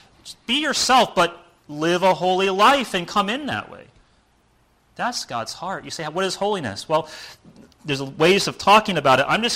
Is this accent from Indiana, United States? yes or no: yes; Indiana, United States; Growing up in Indiana, that was not necessary.